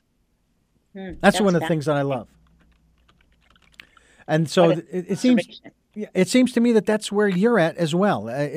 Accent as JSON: {"language": "English", "town": "Phoenix", "region": "Arizona", "country": "United States", "said": "I'm from Phoenix, Arizona. Had enough of that. Had enough of hot."}